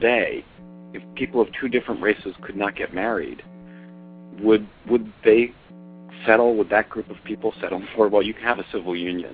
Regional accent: Rhode Island, United States; It was a great time, and I grew up in Rhod

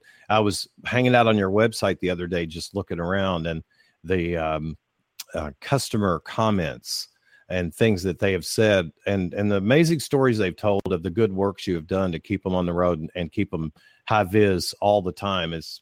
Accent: Kentucky, United States; moved away as an adult; I'm from Kentucky, lived there till I moved to Florida 9 years ago

